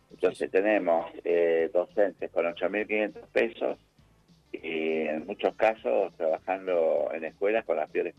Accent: Argentina; Esto a nosotros como argentinos y en particular a los educadores nos duele mucho.

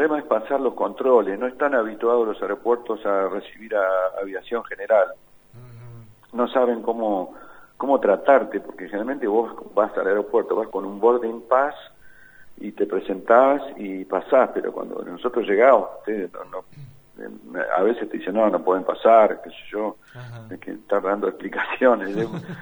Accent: Argentina; como éramos argentinos y el avión era de matrícula argentina

